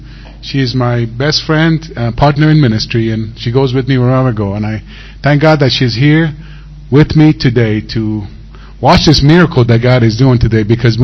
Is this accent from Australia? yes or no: no; Iran; now in United States; So when I got to America, it was a little different because growing up in Iran, all we were watching was movies like